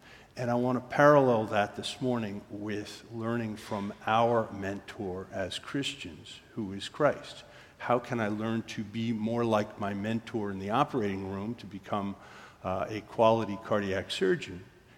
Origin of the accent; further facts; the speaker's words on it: Doylestown, Pennsylvania, United States; I grew up in Doylestown, which is a suburb of Philadelphia, about an hour north of Philadelphia. My wife and I are from there. We went to high school together there.